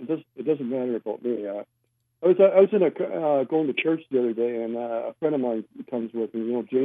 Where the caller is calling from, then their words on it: London, Ontario, Canada; I'm from London, Ontario.